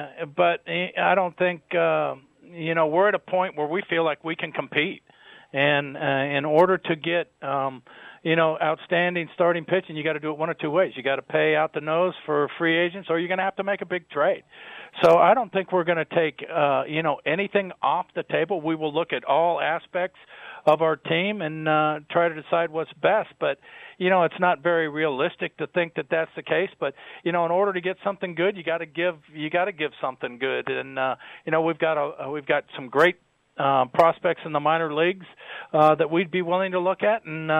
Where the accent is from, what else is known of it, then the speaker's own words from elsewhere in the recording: Dublin, California, United States; I grew up in Dublin, California, and, of course, was a huge Oakland A's fan.